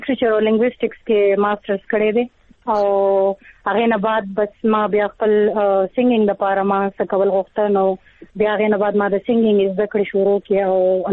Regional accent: Peshawar, Khyber Pakhtunkhwa, Pakistan; now in Islamabad, Pakistan; موږ خاص ته پیښور یو خو زما وروڼه دلته جاب کوي اسلام آباد کې، نو ځکه موږ بس اسلام آباد کې ژوند کوو، د 13 لسو 11 کالو نه موږ اسلام آباد کې ژوند کوو.

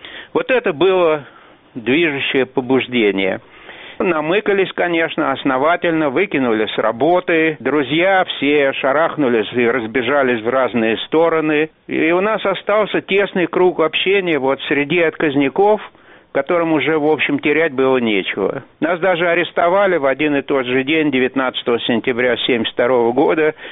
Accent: Moscow, Russia; мы оба были москвичи, оба выросли в еврейских семьях

